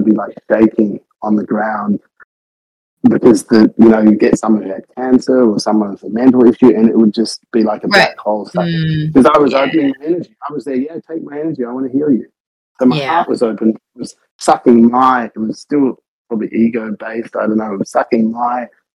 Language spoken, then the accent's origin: English; Australia; born or raised there; also born or lived in Ghana / Wales